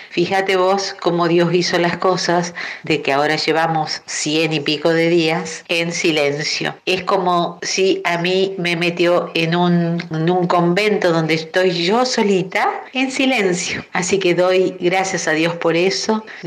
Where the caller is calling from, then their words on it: Ushuaia, Tierra del Fuego, Argentina; acá en Ushuaia, siempre mirando la montaña, la bahía, el agua y en silencio.